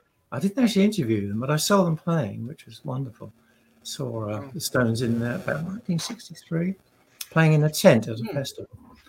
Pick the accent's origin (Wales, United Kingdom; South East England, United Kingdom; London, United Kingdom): London, United Kingdom; Well, I grew up in London just after the war, and my parents had a gramophone.